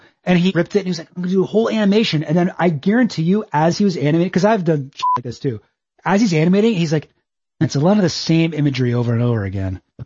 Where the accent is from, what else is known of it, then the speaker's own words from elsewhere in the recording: Canada; I can tell you as a Canadian